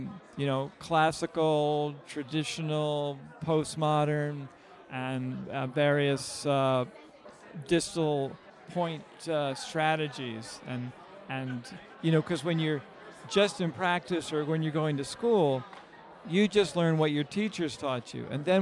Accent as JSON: {"language": "English", "region": "New Mexico", "country": "United States", "said": "I'm a doctor of oriental medicine from New Mexico."}